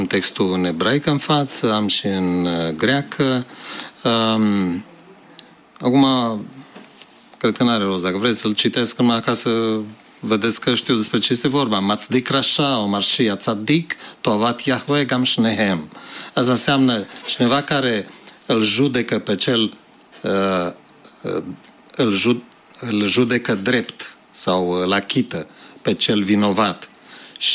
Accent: Romania; Și într-adevăr, gândiți-vă și la noi ca români astăzi că este o scârbă și pentru noi

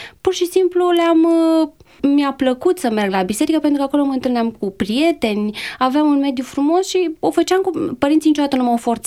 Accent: Bucharest, Romania; born there; M-am născut în București, într-o familie adventistă.

